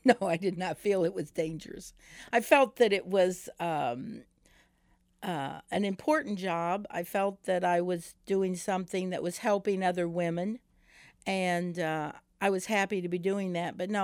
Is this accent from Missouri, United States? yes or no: yes; Parkville, Missouri, United States; Well, first of all, I grew up in Parkville, Missouri. And so it was a pretty white world.